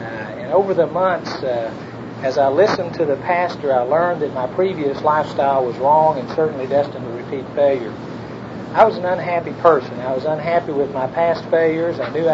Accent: Waco, Texas, United States; By the way, this is my wife, Brenda, over here, and we're from Waco, Texas.

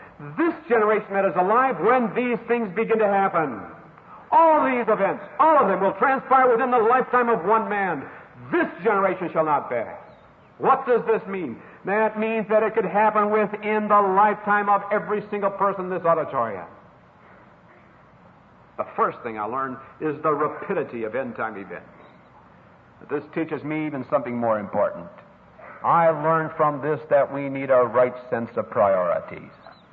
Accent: Minnesota, United States; As you know by now, I grew up in Minnesota. In Minnesota, at least where I live, winter was 9 months long

